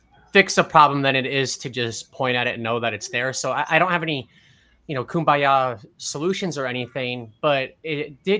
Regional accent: Brainerd, Nebraska, United States; And I have friends who I grew up with in Brainerd, Nebraska

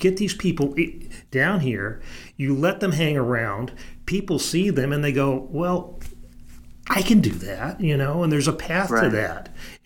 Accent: Little Rock, Arkansas, United States; And one of the reasons we'd go there is because people would find out we're from Little Rock

